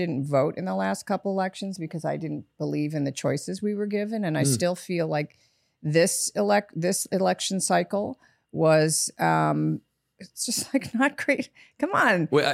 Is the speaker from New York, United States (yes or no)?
no; Cleveland, Ohio, United States; Cleveland.